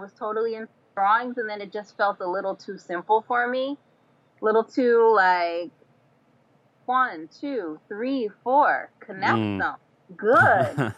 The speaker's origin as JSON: {"language": "English", "region": "New Jersey", "country": "United States", "said": "And I like, look, I'm from North Jersey, right? Like we don't do guns."}